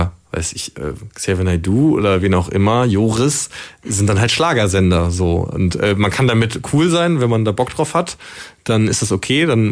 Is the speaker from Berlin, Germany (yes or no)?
no; Bonn, North Rhine-Westphalia, Germany; Ja, also ich komme eigentlich aus Bonn, aber das war natürlich trotzdem so nah immer